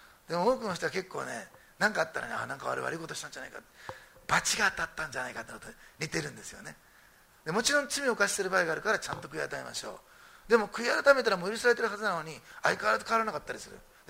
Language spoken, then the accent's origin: Japanese; Osaka, Japan; born there; で私は大阪生まれなんですけど、大阪はすごくせっかちな街なんです。